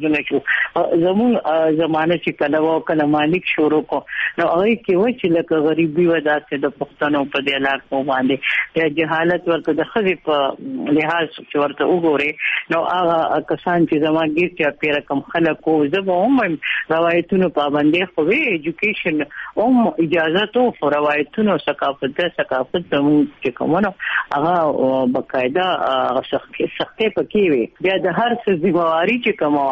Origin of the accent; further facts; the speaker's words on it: Mardan, Khyber Pakhtunkhwa, Pakistan; زه هم د مردان یم او په مردان کې مې سبق ویلی دی.